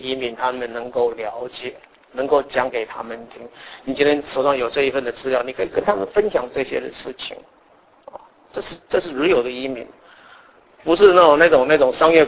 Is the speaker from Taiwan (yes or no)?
yes; Taiwan; 我们是从台湾来